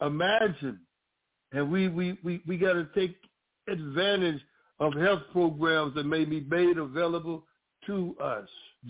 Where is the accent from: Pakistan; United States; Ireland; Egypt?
United States; Mississippi; I grew up in Mississippi, and we were able to see black businesses.